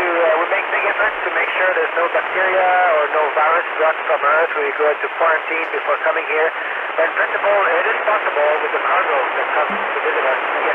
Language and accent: English; Montreal, Quebec, Canada; Actually, the first photos I took were from my hometown, Montreal, in Canada.